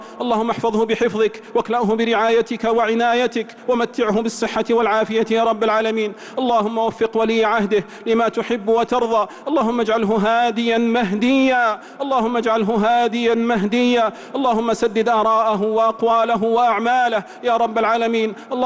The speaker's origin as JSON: {"language": "Arabic", "country": "Saudi Arabia", "said": "اللهم احفظ بلادنا المملكة العربية السعودية"}